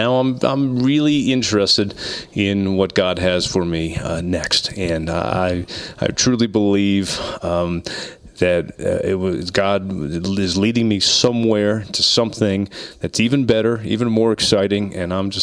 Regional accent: Indianapolis, Indiana, United States; First of all, I grew up in Indianapolis with a guy named Bob Lamy, who had the greatest hockey fight calls.

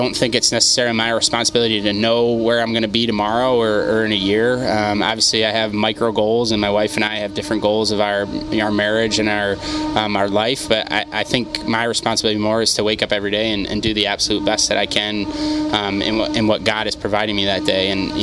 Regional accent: Rochester, New York, United States; Yeah, it's kind of surprised a lot of people from Rochester.

